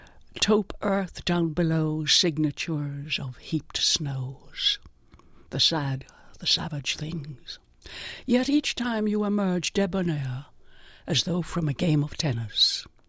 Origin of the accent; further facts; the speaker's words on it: Ireland; One thing is I am so glad that I am Irish. It continues to nourish me one way or another.